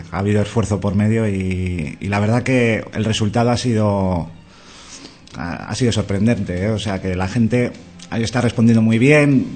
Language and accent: Spanish; Basque Country, Spain; el barrio, nosotros somos de Mamariga, entonces pues el barrio que tiene mucha cultura de punk y tal